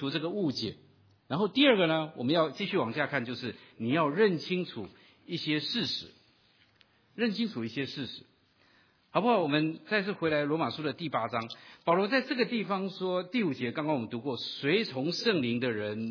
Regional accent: China; 我们中国人在讲到这个夫妻的关系

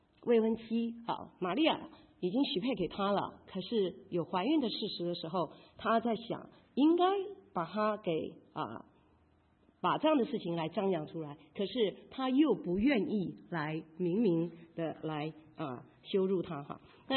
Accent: China; now in United States; 就像我们中国人好像很像一回事我记得我在台湾的时候

